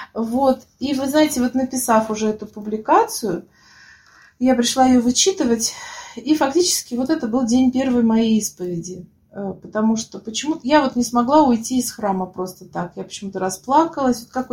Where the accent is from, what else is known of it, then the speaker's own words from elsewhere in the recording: Tashkent, Uzbekistan; now in Novosibirsk, Russia; Ну, мы переехали в Новосибирск из Ташкента.